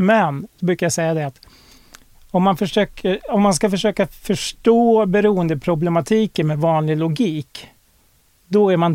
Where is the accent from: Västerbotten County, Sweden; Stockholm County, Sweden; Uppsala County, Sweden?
Uppsala County, Sweden; Uppsala; När jag växte upp, jag bodde i Uppsala på den tiden